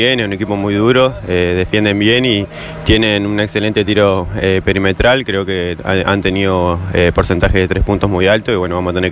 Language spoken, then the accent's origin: Spanish; Uruguay; como uruguayos